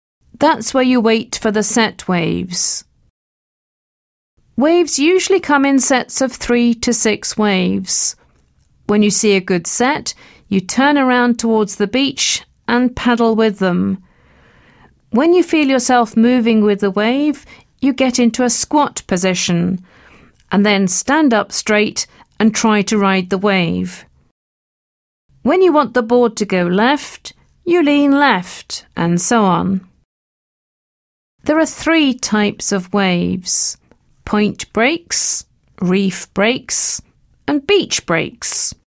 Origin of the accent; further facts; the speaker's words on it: San Francisco, California, United States; I'm from San Francisco, California.